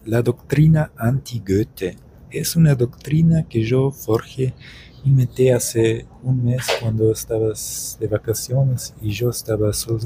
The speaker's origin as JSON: {"language": "Spanish", "country": "Germany", "said": "Es el meollo de lo que soy, mi identidad nacional, siendo alemán."}